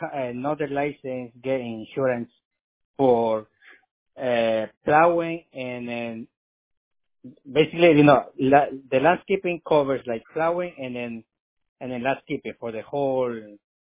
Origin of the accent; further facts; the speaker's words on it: Ecuador; English is a second language; So let's put it Ecuador, because I'm from Ecuador.